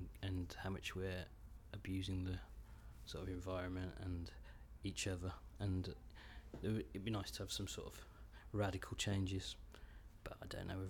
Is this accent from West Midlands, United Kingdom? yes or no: yes; Worcester, West Midlands, United Kingdom; So Worcester, no one knows where Worcester is. You say, I'm from Worcester, and they say, where's that?